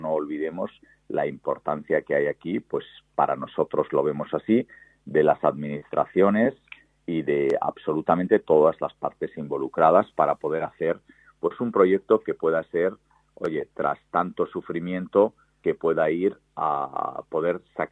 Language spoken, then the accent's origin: Spanish; Asturias, Spain; now in Málaga, Spain; como asturiano, amo Asturias, pero Málaga es mi ciudad y la ciudad donde espero el día de mañana estar hasta el último día de mi vida